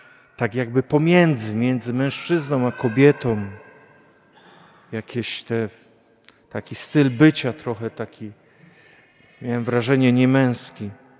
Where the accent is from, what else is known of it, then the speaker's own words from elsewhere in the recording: Kalisz, Greater Poland Voivodeship, Poland; born there; Ja urodziłem się w Kaliszu, chociaż urodziłem się w taksówce